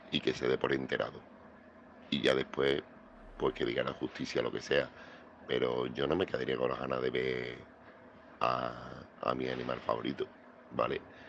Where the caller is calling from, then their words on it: Seville, Andalusia, Spain; corresponsal de Sevilla